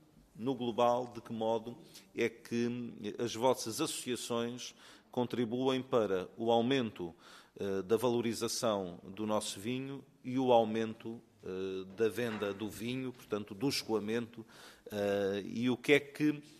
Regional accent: Benavente, Santarém, Portugal; Eu sou do Ribatejo e, portanto, sou de uma região também que entendo que tem bons vinhos. Sou do Conselho de Navente, onde nós temos sediada a Companhia das Lesírias, que é também um grande produtor de vinho

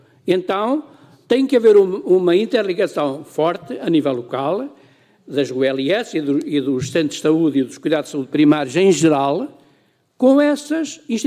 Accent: Cantanhede, Coimbra, Portugal; o Hospital de Cantanhede, que é a minha terra de origem

